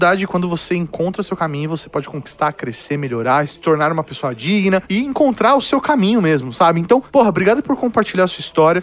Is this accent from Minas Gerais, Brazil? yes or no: yes; Belo Horizonte, Minas Gerais, Brazil; tenho 34 anos, sou de Belzonte e sou motorista de aplicativos.